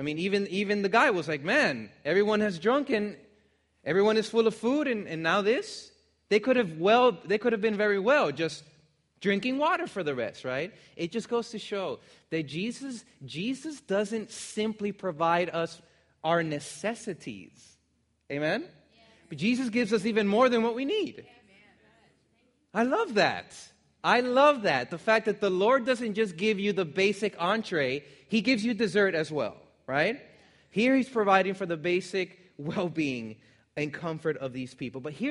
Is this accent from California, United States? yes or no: no; Miami, Florida, United States; I'm from Miami, Florida. It was miserable.